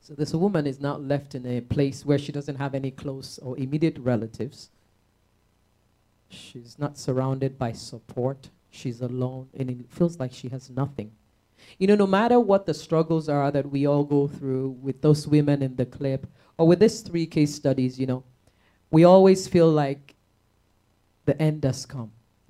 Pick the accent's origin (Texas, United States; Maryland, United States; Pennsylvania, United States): Texas, United States; born there; Because from my accent, you can tell that I was born in Texas, right?